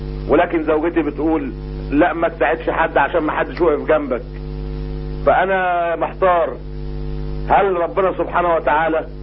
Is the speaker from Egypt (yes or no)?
yes; Sharqia Governorate, Egypt; لان احنا ناس فلاحين من الشرقية